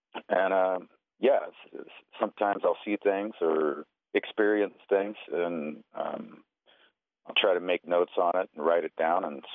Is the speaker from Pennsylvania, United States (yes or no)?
no; Montana, United States; Oftentimes they are about growing up in Montana as a enrolled member of the Crow tribe. My father was an Assiniboine from up around Wolf Point, but I'm enrolled at Crow.